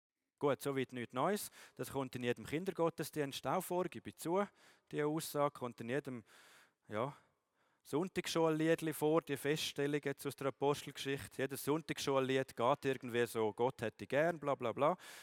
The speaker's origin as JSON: {"language": "German", "country": "Switzerland", "said": "Auch wenn ich als Schweizer Bürger gerne noch gewisse Einschränkungen anbringen würde"}